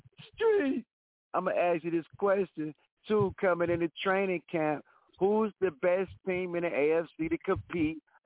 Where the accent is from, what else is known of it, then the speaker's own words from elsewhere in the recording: Cleveland, Ohio, United States; because it is my hometown, the Cleveland Browns and the Green Bay Packers play on Christmas Day